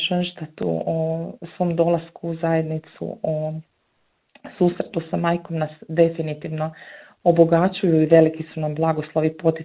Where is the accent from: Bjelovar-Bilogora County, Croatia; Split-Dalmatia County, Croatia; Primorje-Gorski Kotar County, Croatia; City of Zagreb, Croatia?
Bjelovar-Bilogora County, Croatia; Gornje Plavnice; Mm-hmm. Dolazimo iz Gornjih Plavnica, znači okolica Bjelovara, nekih 4,5 km van grada.